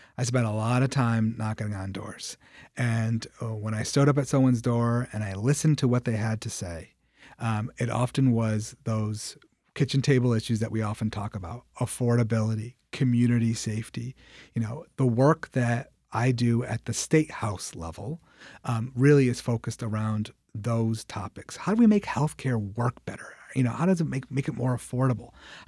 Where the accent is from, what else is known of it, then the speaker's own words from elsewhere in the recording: Rochester, United States; make sure that we're delivering for my hometown of Rochester.